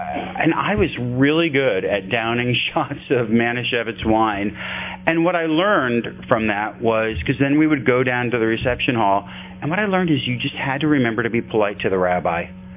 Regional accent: Elmhurst, Illinois, United States; I wound up growing up in the Midwest in a lovely, leafy suburb, in Elmhurst, Illinois, a Chicago suburb.

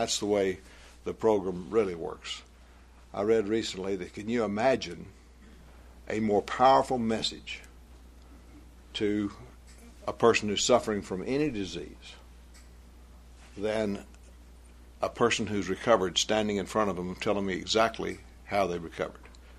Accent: Texas, United States; born or raised there

